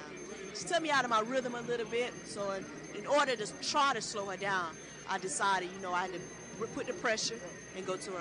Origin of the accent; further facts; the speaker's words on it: Plant City, Florida, United States; now in Temecula, United States; Well, I'm originally from Plant City, Florida, and I just moved to Temecula like a month ago.